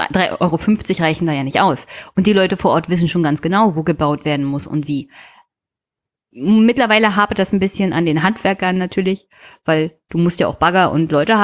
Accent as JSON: {"language": "German", "region": "Brandenburg", "country": "Germany", "said": "ich komme aus Teltow-Fleming und da gibt es eine riesige, also wirklich einen europaweit ziemlich großen Radweg."}